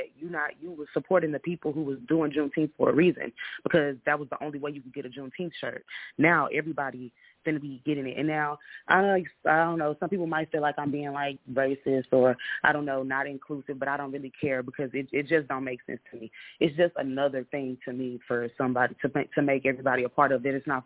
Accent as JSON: {"language": "English", "region": "Texas", "country": "United States", "lives_now": "Dallas, United States", "said": "No, I'm from East Texas. Actually, I live in Dallas now. I'm from East Texas, and I'm."}